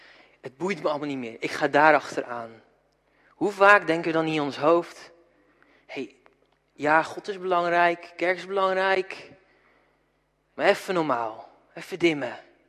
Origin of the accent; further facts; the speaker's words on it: South Holland, Netherlands; Ik kom zelf uit Zuid-Holland, dus ik mag het zeggen.